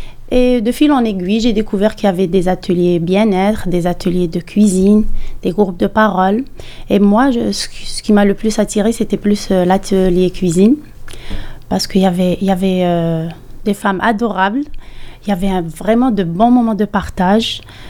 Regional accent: Chlef, Chlef Province, Algeria; Moi, je viens de Chlef. C'est le centre.

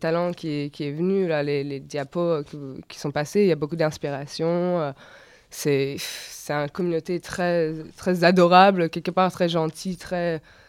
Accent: New York, United States; Parce que je viens de New York, donc à New York, rien n'est très réel, quoi.

